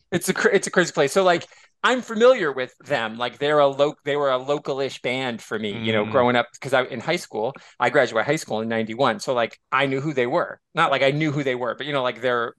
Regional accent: Illinois, United States; And again, I'm from the Chicagoland area. My dad's from Chicago.

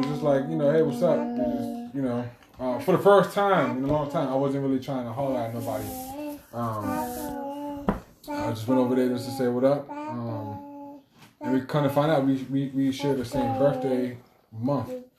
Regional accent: Chelsea, Massachusetts, United States; Growing up in Chelsea, you just see mostly Latin people.

